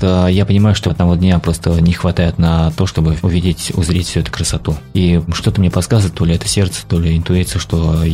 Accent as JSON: {"language": "Russian", "region": "Tatarstan", "country": "Russia", "said": "В основном это была Удмуртия, сам я из Татарстана."}